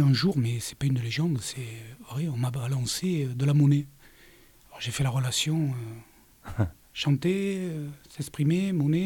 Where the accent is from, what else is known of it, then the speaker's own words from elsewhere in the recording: Arles, Provence-Alpes-Côte d'Azur, France; Mon parcours musical, moi, je viens de Provence-Alpes-Côte d'Azur, Arles